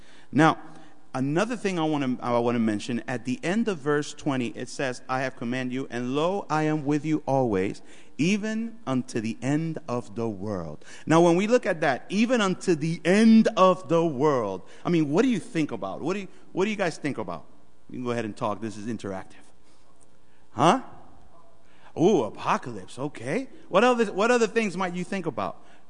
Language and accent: English; Puerto Rico; So we're neighbors. We're from the Caribbean, yeah. So, huh? Yeah, that's right next door, too. No. So we have the Caribbean, and Puerto Rico is right there.